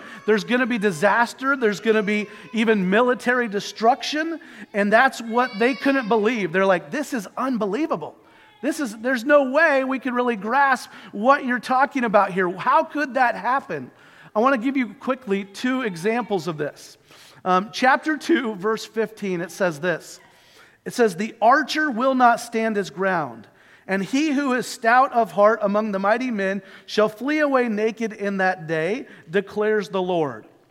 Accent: Kansas City, Missouri, United States; I grew up in Kansas City. We would go down to the Salvation Army Center multiple times a year

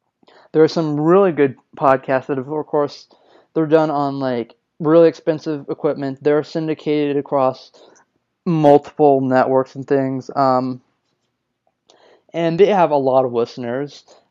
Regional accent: New Mexico, United States; now in Tucson, United States; They just finished up a 3-day tour in New Mexico, which is awesome. My hometown, or my home state.

